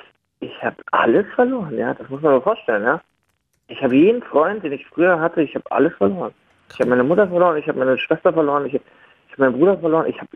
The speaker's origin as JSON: {"language": "German", "region": "Berlin", "country": "Germany", "said": "Also, ich komme ja auch aus Berlin, ja"}